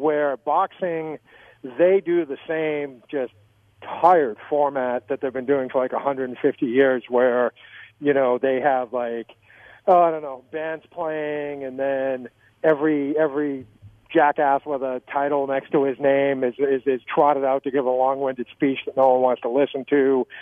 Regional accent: Ireland; I don't know, maybe because I'm Irish and understand Irish culture a little bit.

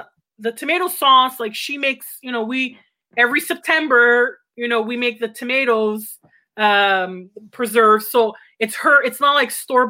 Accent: Montreal, Quebec, Canada; I was born and raised in Montreal.

